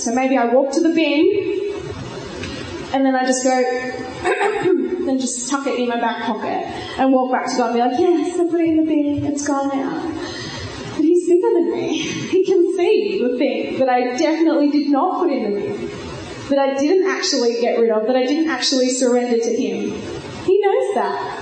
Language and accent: English; New South Wales, Australia; I grew up on the Central Coast, which is North New South Wales Conference.